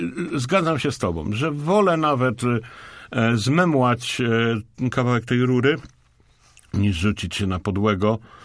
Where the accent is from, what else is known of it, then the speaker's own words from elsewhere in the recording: Poznań, Greater Poland Voivodeship, Poland; Może ktoś mnie wziąć i powiedzieć, że nie jestem prawdziwym poznaniakiem, ale niestety rury nie są moim smakołykiem.